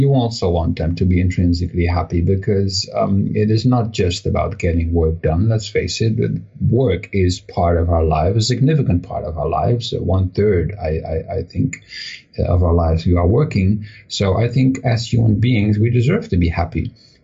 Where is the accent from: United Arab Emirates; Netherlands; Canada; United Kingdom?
Netherlands; Because I'm from the Netherlands, so that's the NL part.